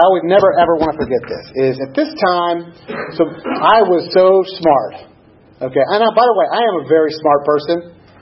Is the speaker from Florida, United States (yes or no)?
yes; Tampa, Florida, United States; I grew up in Tampa, and I ended up in Gainesville, Florida, which is not a good town for an up-and-coming alcoholic.